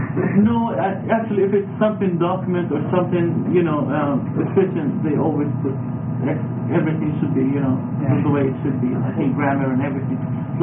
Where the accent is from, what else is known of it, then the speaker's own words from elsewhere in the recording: Israel; English is a second language; I was born and raised in Israel. I'm half Jew. My mother is Jew, my dad is an Arab. But I've learned Hebrew for 12 years.